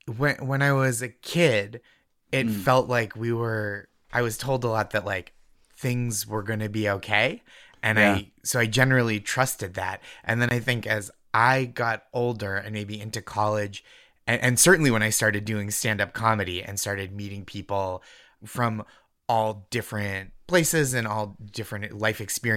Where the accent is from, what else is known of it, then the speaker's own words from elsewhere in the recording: Massachusetts, United States; Well, I'm from Massachusetts, so there's like kind of a robust culture of not going to therapy.